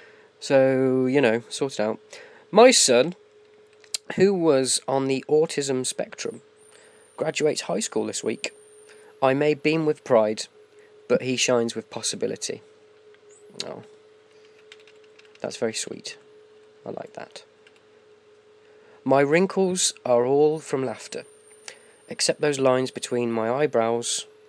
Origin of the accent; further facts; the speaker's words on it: England, United Kingdom; I'm English